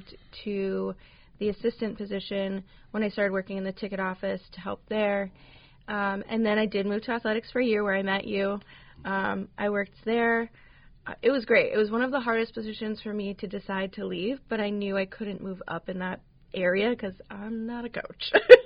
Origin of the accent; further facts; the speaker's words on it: Newberry, Michigan, United States; I grew up in Newberry, and I was a student here at Lake State and graduated in 2013.